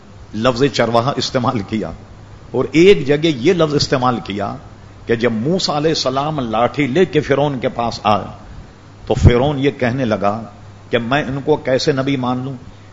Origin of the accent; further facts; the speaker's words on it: Hyderabad, Telangana, India; میں حیدرآباد دکن کا رہنے والا ہوں